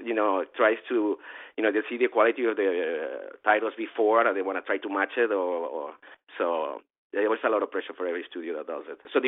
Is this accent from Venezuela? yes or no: yes; Venezuela; Well, with this accent, every time I say I'm from Venezuela, they hear Minnesota.